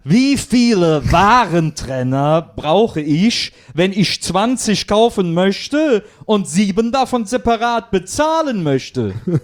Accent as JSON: {"language": "German", "town": "Wesseling", "region": "North Rhine-Westphalia", "country": "Germany", "said": "ich komme aus dem Rheinland, zwischen Köln und Bonn, aus Wesseling"}